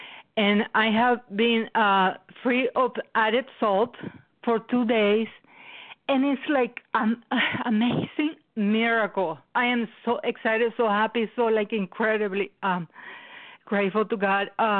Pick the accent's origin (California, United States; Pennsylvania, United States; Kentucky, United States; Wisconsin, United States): Wisconsin, United States; I'm from Wisconsin, and I have been in OA for a year and a half